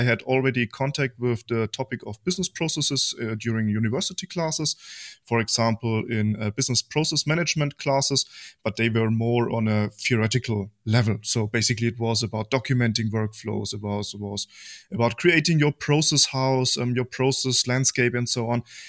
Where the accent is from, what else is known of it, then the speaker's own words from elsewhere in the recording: Germany; I'm 33 years old and I'm from Germany. I'm living near Munich